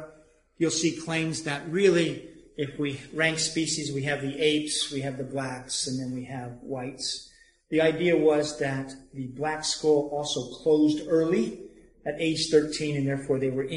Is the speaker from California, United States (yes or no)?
no; Cambridge, Massachusetts, United States; I'm from Cambridge, where Harvard University is. Up until recently, there was an Agassiz school.